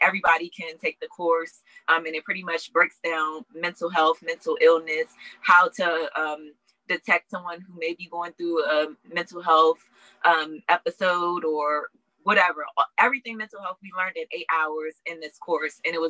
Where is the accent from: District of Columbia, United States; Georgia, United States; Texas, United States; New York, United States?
District of Columbia, United States; Washington; I'm from Washington, D.C., and we kind of ended up here, unfortunately, to come and visit Sean's dad.